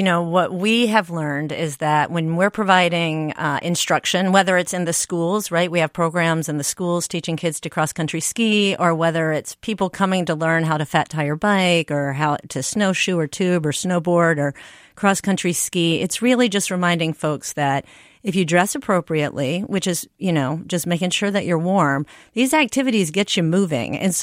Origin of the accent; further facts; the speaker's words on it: Louisiana, United States; moved away; Hey, I'm from Louisiana, so I moved here for the snow.